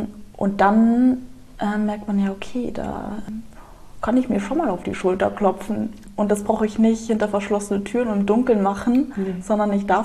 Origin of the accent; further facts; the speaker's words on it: Germany; born there; Ich bin so privilegiert, in Deutschland geboren zu sein.